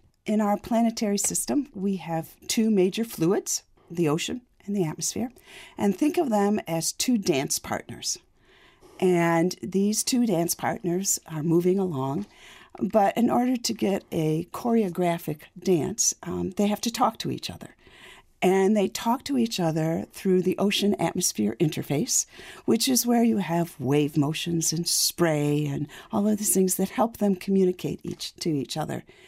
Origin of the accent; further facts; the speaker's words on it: Michigan, United States; I grew up in Michigan and spent a lot of my childhood on the Great Lakes.